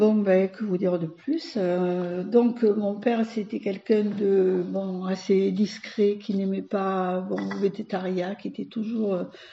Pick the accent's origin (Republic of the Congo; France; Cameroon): France; Montbrun; born there; je suis née en 1950 à Montbrun.